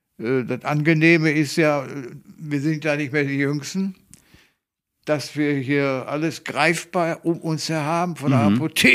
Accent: Oberhausen, North Rhine-Westphalia, Germany; Wir sind aus Oberhausen nie weg gewesen.

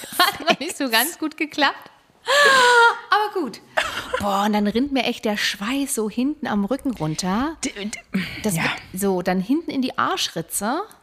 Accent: Germany; Ich sag jetzt mal, ich als Deutsche würde mir jetzt eine Bockwurst nehmen.

